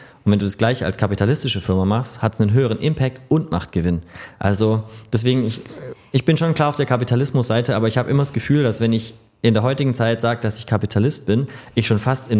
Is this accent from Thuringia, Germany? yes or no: no; Stuttgart, Baden-Württemberg, Germany; aber ich komme aus Stuttgart